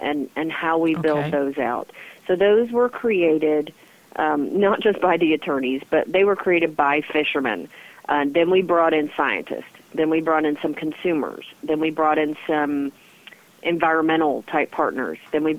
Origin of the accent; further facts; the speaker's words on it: the South, United States; or I'm from the South, so we go get sweet tea.